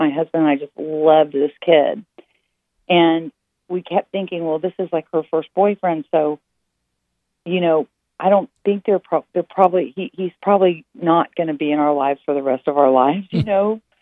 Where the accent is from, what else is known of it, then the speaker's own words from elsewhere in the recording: Dallas, Texas, United States; We're both from Dallas, and we had a lot of really funny stories for each other